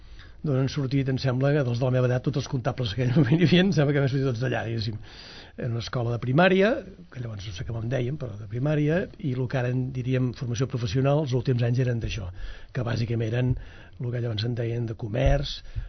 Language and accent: Catalan; Sabadell, Catalonia, Spain; born there; A Sabadell, al barri de Gràcia.